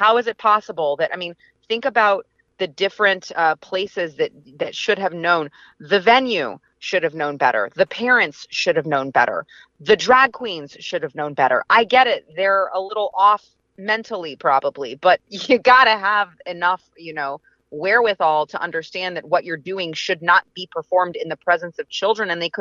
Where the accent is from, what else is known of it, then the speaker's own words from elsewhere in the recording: Plano, Texas, United States; And just for reference, I grew up in Plano, Texas. I went to Plano schools. This is not the Plano that it once was.